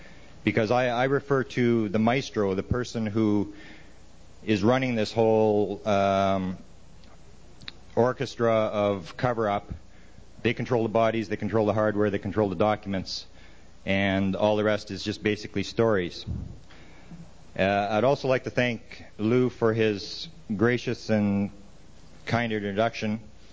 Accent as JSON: {"language": "English", "country": "Canada", "said": "I'm from Canada, eh? And I'm considered a bit of a traitor in my own country, as I'm quite often in the States."}